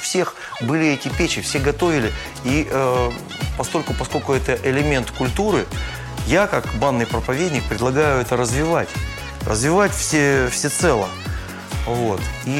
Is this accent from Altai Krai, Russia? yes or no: no; Novosibirsk, Novosibirsk Oblast, Russia; так как я родился и вырос в Сибири, в городе Новосибирск.